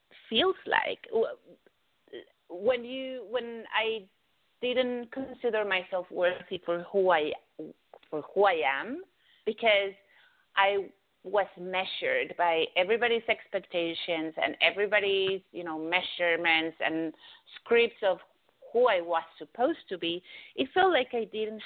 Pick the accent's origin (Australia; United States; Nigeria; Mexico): Mexico; English is a second language; moved away; when I grew up in Mexico